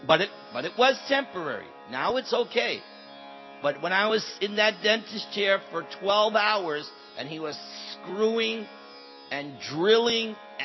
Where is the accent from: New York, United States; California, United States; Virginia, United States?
New York, United States; New York City; born there; I could say I want to go back to New York because I was there. I was born in New York City.